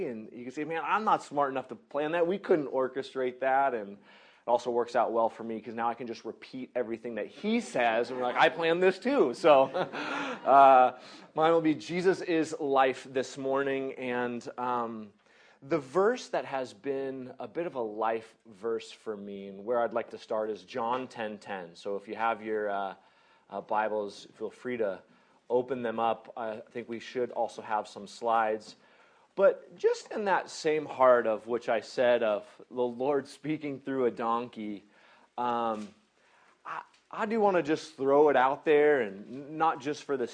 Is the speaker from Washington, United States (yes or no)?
yes; Seattle, Washington, United States; I was like, man, I grew up in Seattle, so like in the city, and they don't hunt.